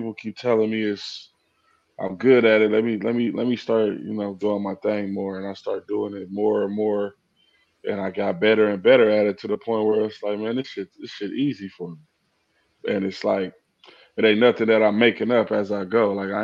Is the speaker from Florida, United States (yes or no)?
no; Rialto, California, United States; Man, I'm from Rialto, California, originally. You feel me? From Sycamore, the Sycamore Division, all through Rialto, though.